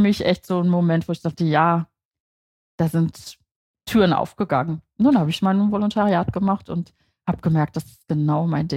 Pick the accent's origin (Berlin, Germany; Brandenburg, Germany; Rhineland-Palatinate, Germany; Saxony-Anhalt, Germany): Berlin, Germany; moved away; also born or lived in Dortmund; Ich bin in Berlin aufgewachsen.